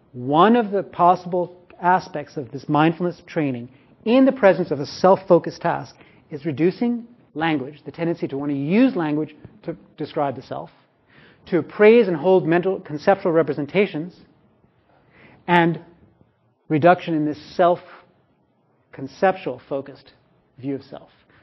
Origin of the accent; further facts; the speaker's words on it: New York City, New York, United States; When I first encountered that, I was like 21. It's like, I'm from New York City.